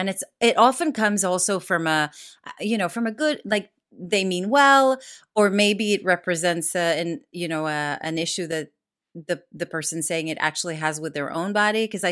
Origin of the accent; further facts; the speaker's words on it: Jerusalem, Jerusalem District, Israel; And also I grew up in Jerusalem. So there's a big difference between Jerusalem and Tel Aviv.